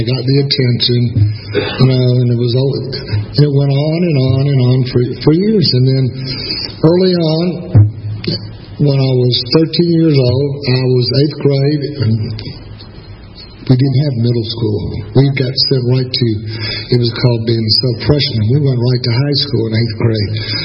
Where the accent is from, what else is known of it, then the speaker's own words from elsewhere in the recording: Atlanta, Georgia, United States; Anyway, I was born in Atlanta, May 15th, 1949. Y'all figure it out. I'm 62, going to be 63 years old.